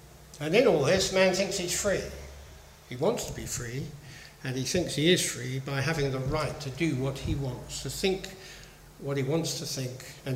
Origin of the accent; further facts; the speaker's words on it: United Kingdom; We had British values, or values that we valued as British people, and anyone else who was a believer.